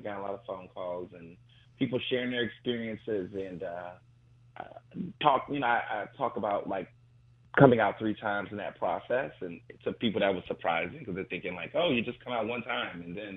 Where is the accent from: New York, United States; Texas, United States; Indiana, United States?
Texas, United States; Houston; And so this was 2006, being in middle school, growing up in Houston, Texas, in a public school where people bullied people, left and right.